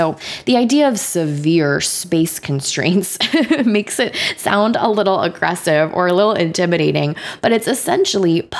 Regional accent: Long Island, New York, United States; I'm from Long Island originally. My mom is from Queens. My dad is from the Bronx. So I grew up in a household with some strong vowels.

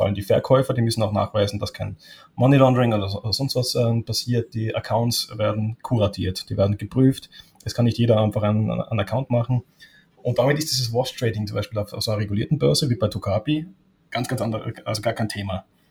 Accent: Tyrol, Austria; Ich bin Tiroler, ergo kannst du mit mir nicht viel mit Fußball anfangen

